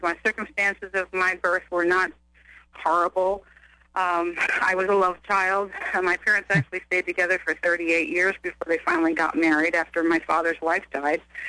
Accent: Florida, United States; born there; I was born in Florida, so all my records were in Florida, which is the closed record state.

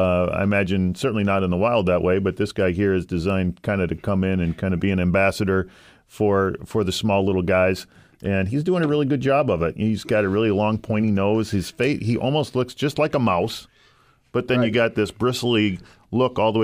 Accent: Pennsylvania, United States; now in Lansing, United States; I grew up in Pennsylvania.

